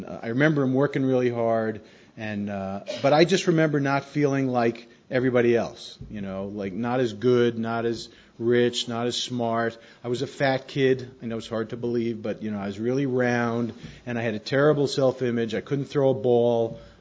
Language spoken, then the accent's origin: English; New York, United States; I grew up on Long Island. I was raised in a very Jewish household, not Orthodox, but Jewish, and in a very Jewish community in Long Island.